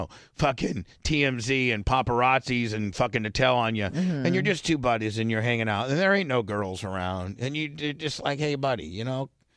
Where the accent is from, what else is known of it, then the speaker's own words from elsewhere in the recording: Indiana, United States; because I'm white trash from Indiana